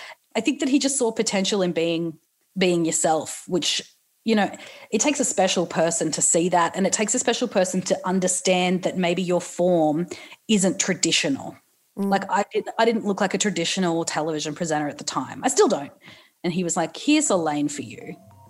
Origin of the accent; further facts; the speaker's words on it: Newcastle, New South Wales, Australia; I'm from Newcastle and you know, you're from Canberra, so you like get this